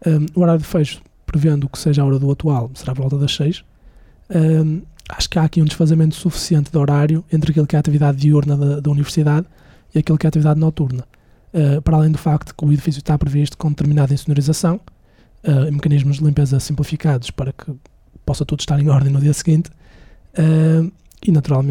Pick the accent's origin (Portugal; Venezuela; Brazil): Portugal; Braga; Eu sou de Braga, eu não conheço outro.